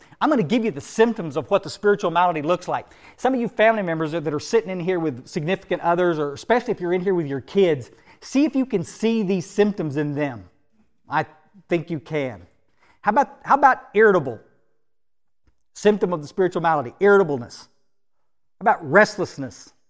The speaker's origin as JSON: {"language": "English", "region": "Texas", "country": "United States", "tie": "born or raised there", "said": "I grew up here in the Hill Country, but I'd gone away in about 1973, I guess, to Houston and gotten an apprenticeship program"}